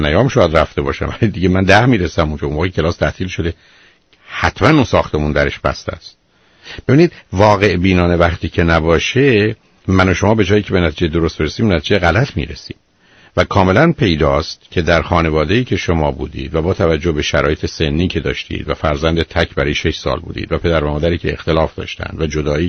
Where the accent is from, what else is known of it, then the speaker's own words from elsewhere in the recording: Iran; born there; ما تو ایران متولد شدیم، فارسی هم یاد گرفتیم،